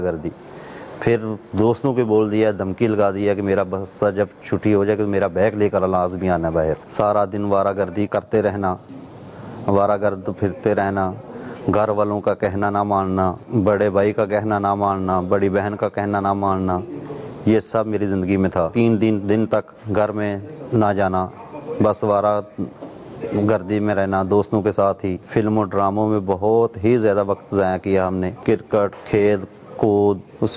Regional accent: Bakhre Wali, Pakistan; اور شہر سے ہم کافی دور تھے, جنگل میں رہتے تھے, جنگل نما ہمارا گاؤں تھا, بکھڑے والی کے رہنے والے تھے, تقریباً سمڑے والے اطراف سے تقریباً 16-17 کلومیٹر ہے

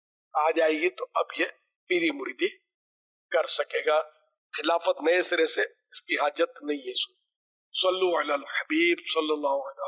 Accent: Lahore, Punjab, Pakistan; میرا تعلق لاہور سے ہے،

